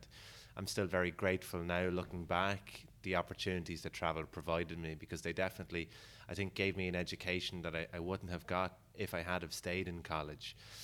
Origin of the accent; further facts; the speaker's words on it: Drogheda, Leinster, Ireland; I'm from Drogheda. I went to secondary school in St. Joseph's CBS in Drogheda.